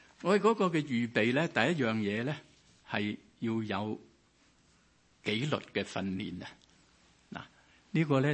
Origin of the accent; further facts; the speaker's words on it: Hong Kong; 我是香港嚟噶吓，嗰阵时系香港一打咧